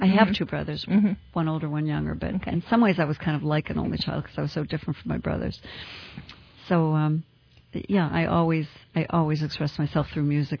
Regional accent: Cleveland, Ohio, United States; From Cleveland, Ohio.

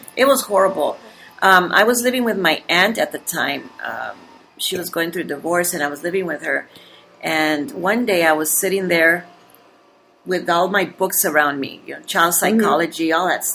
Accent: Los Angeles, California, United States; But we moved out here to Los Angeles when I was 6 years old, and I grew up in Lincoln Heights.

